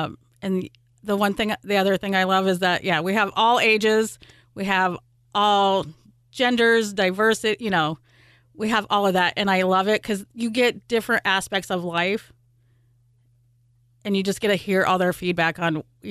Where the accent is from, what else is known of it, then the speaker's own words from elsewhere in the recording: Ponca, Nebraska, United States; So my background is I grew up in the Siouxland area. I actually grew up in Ponca, which is a little town in northeast Nebraska.